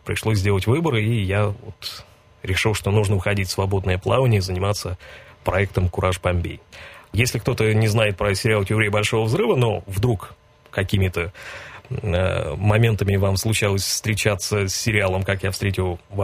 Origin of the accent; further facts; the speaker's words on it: Tolyatti, Samara Oblast, Russia; Нет, я вырос в Тольятти, я здесь многие годы работал, уезжал, пробовался в Москве, но в итоге вернулся, кстати говоря. И с тех пор нахожусь здесь